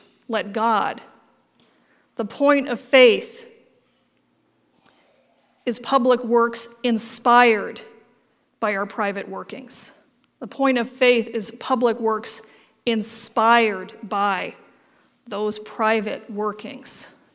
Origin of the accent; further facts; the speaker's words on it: United States; As much as we might feel like we are, you know, very, because we're very American, we're very independent